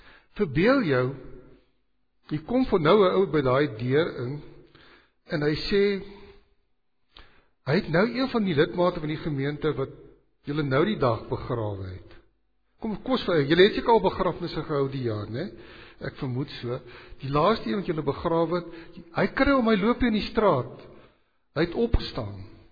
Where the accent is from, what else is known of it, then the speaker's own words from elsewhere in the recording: Sabie, Mpumalanga, South Africa; ek het op Sabie groot geword, mama het daar gebly